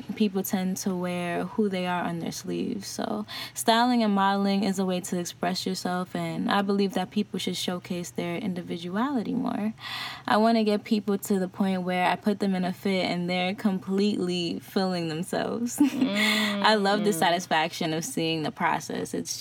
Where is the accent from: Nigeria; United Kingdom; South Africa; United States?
United States; New York City, New York; on Instagram. I'm 22 years old and I'm from New York City.